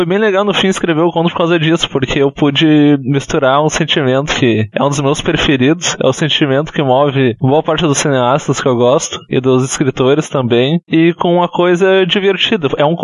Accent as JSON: {"language": "Portuguese", "town": "Porto Alegre", "region": "Rio Grande do Sul", "country": "Brazil", "said": "E sou aqui de Porto Alegre."}